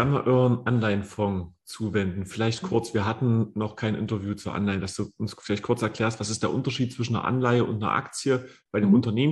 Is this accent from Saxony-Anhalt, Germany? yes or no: yes; Saxony-Anhalt, Germany; Ich komme aus Südsachsen-Anhalt.